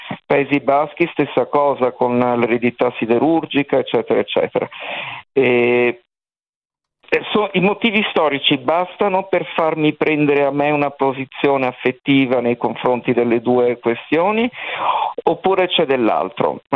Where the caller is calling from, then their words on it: Luxembourg; also born or lived in Spain; io sto chiamando dall'estero, sono italiano